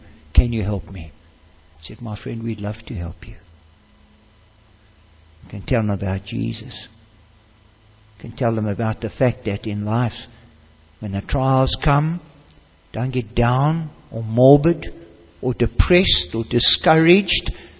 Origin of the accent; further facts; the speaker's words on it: Gauteng, South Africa; when I was a little guy, we grew up in Gauteng. You know, it used to be called Transvaal.